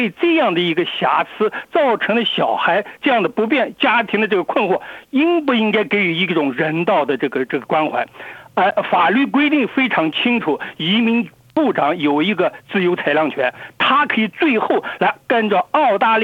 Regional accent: China; now in Australia; 我们澳大利亚可以，我们是大陆出来的，也是我也是四十千之一

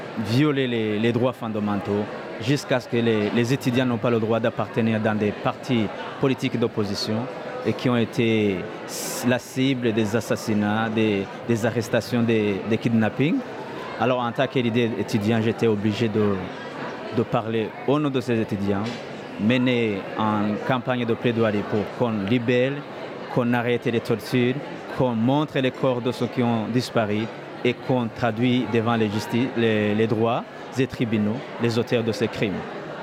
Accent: Burundi; moved away as an adult; je suis Burundais d'origine. J'ai fui mon pays parce que j'ai été persécuté en tant que leader étudiant.

